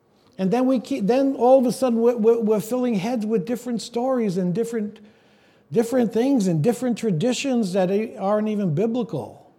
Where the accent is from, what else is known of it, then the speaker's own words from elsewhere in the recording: New York, United States; I remember growing up in Brooklyn